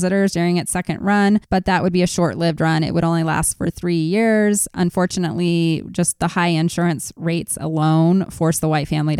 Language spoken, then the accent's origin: English; Dallas, Texas, United States; The one I went to growing up in Dallas, Texas had a death on one of my favorite rides.